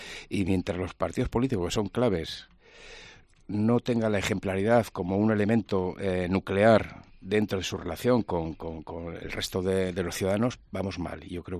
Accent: Torrelavega, Cantabria, Spain; born there; now in Santander, Spain; Yo nací en Torrelavega. Vivo en Santander, pero nací en Torrelavega.

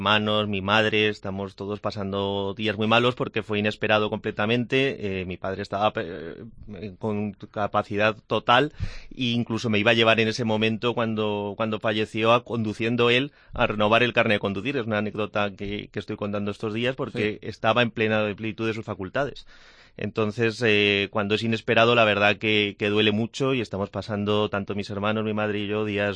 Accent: Miami, Florida, United States; born there; Nací en Miami.

